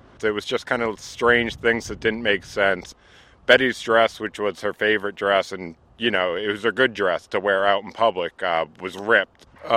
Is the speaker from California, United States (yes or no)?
no; Farmington, New Hampshire, United States; from Farmington, New Hampshire